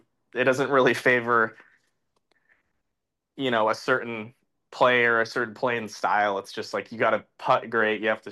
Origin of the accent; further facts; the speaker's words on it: Washington, United States; I mean, I grew up obviously in Washington and played a lot of tree-lined golf